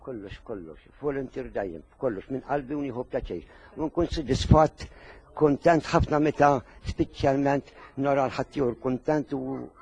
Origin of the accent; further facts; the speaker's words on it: Rabat, Western Region, Malta; U jien mir-Rabat ta' 30 sena